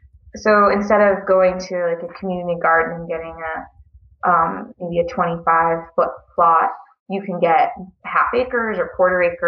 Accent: Virginia, United States; moved away as an adult; I've been in Montana about 6 years now, but I hail from the DC area. I grew up in Virginia mostly. And I came out here right after finishing undergrad.

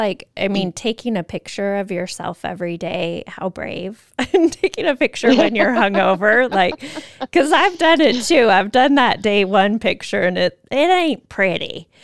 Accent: United States; I think as an American, I think of Australia as, woo, that country's full of heavy drinkers.

